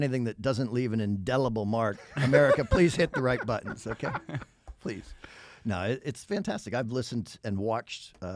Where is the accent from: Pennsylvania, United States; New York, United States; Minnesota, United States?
Pennsylvania, United States; Pittsburgh; born there; So, of course, we lived in Pittsburgh, Pennsylvania. I was born in November of that year.